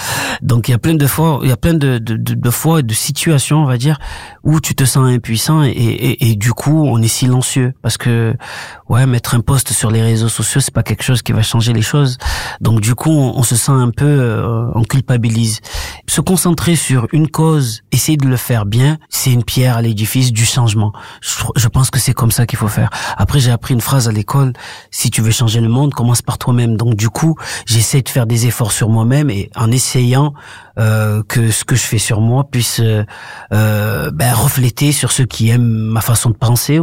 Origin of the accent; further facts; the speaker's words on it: Comoros; Je suis originaire des Comores.